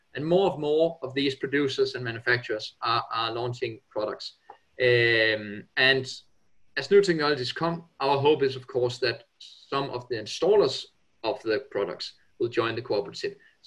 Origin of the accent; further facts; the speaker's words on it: Denmark; English is a second language; now in United Kingdom; So as my name might show, I'm originally from Denmark.